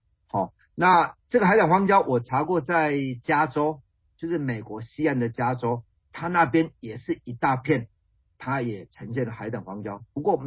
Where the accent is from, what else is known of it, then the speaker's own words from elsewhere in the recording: Xiaoliuqiu, Pingtung County, Taiwan; born there; 这是一个我出生的地方，我当然有义务要在这个地方能够去关注到这个地方的成长